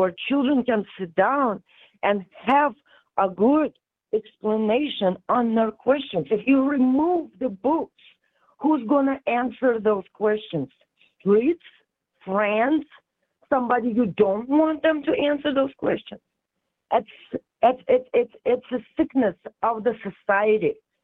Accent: Russia; English is a second language; I'm from Russia, and in my house, we had to, I have a mixed house. My mama's side is Jewish, and my papa's side is Armenian, which are Christians.

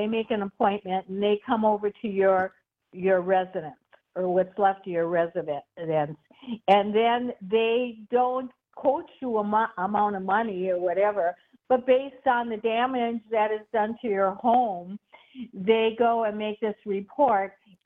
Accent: Milwaukee, Wisconsin, United States; You know, I'm from Milwaukee, and I was a victim of the Deep Tunnel Project

